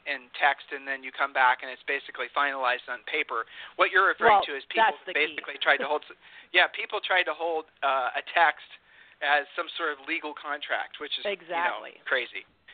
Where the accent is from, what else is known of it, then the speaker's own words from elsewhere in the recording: Texas, United States; I'm thinking about my home state here. Houston.